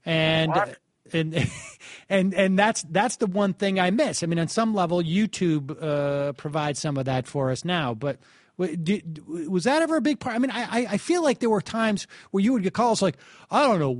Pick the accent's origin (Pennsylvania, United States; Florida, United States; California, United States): Florida, United States; West Palm Beach; I was from West Palm Beach in Florida